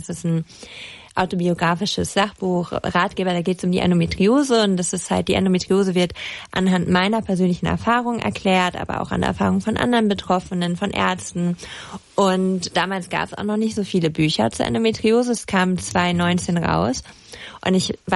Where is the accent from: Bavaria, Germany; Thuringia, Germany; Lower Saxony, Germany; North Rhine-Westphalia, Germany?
Lower Saxony, Germany; ich komme ja aus Ostfriesland